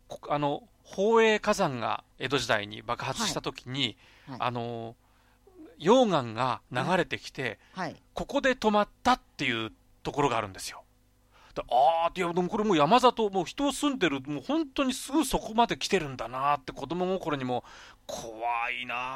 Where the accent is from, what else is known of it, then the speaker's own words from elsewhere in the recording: Shizuoka, Japan; 私なんかあの静岡出身ですからね。